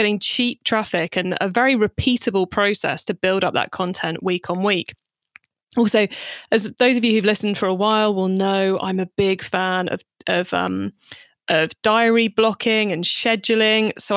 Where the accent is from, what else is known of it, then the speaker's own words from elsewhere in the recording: United Kingdom; because I'm British, we spell optimizing with an S, not a Z.